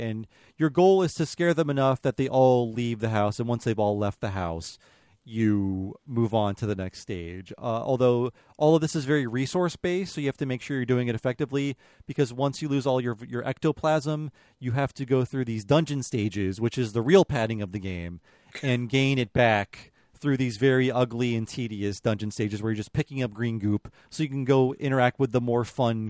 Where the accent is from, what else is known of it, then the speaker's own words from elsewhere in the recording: United States; I don't know if it was available to me as an American.